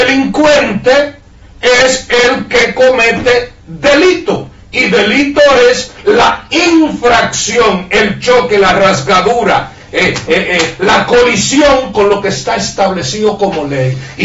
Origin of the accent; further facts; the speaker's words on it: Los Alcarrizos, Santo Domingo, Dominican Republic; also born or lived in Las Matas de Farfán; Nací en el Naranjo de las Matas de Farfán. Tuve la desdicha de criarme en esta selva que le llaman ciudad. Y soy un pata polvosa del municipio Los Alcarrizos, específicamente del barrio Los Libertadores.